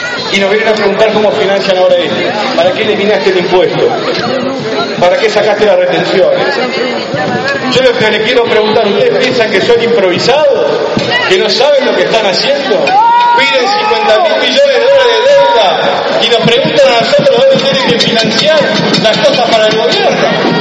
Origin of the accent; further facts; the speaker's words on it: Argentina; 40 millones de seres humanos, que aparte somos argentinos